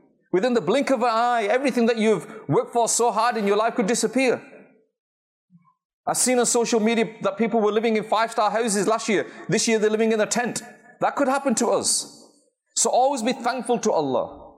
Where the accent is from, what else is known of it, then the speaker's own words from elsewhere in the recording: Bury, North West England, United Kingdom; I'm from Bury